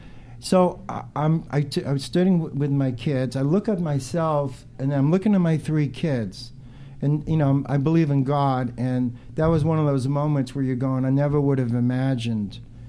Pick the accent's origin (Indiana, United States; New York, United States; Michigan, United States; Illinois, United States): New York, United States; Brooklyn; When I was growing up in Brooklyn, I was a big Yankee fan